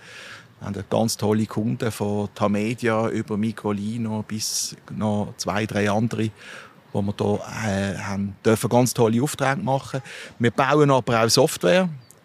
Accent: Allschwil, Basel-Landschaft, Switzerland; geboren, Stadt Basler eigentlich, dann ja, auf Allschwil gezogen. Ich bin in Allschwil aufgewachsen, die ganze Jugend verbracht, dann verschiedene Stationen in Basel-Biertouren gemacht

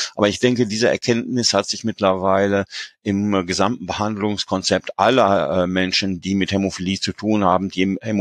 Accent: North Rhine-Westphalia, Germany; Ich bin 1955 geboren, bin in der Nähe von Paderborn aufgewachsen

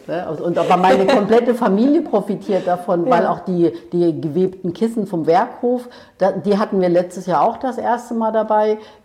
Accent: Ludwigshafen, Rhineland-Palatinate, Germany; also ich komme ja aus der Pfalz, aus Ludwigshafen.

